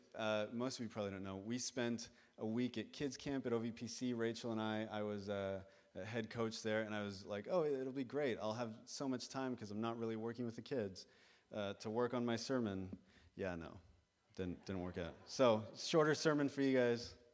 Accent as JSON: {"language": "English", "region": "Ontario", "country": "Canada", "tie": "born or raised there", "said": "like I know people from growing up in Waterloo region"}